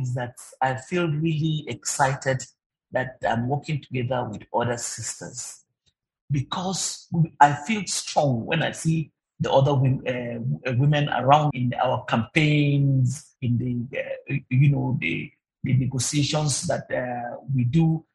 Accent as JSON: {"language": "English", "country": "Nigeria", "said": "Because what is it that works for us as Nigerian women workers?"}